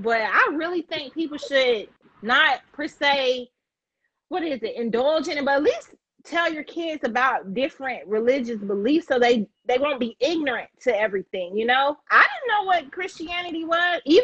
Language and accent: English; United States; I grew up in the United States, African American.